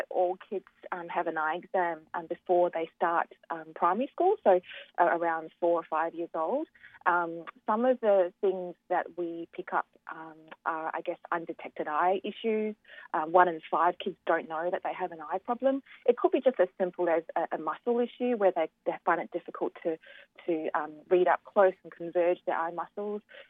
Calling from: Victoria, Australia; I'm speaking from Victoria at the moment, and we went through an extensive lockdown for many months

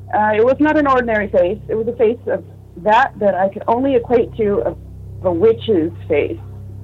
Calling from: Yuma, Arizona, United States; Yuma, Arizona.

